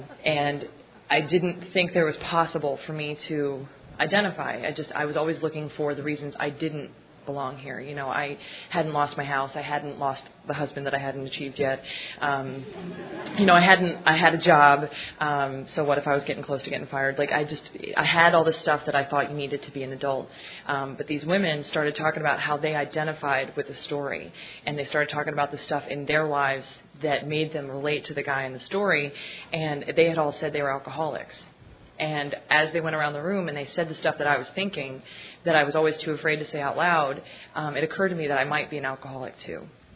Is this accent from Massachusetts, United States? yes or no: no; Alabama, United States; And I am from Alabama.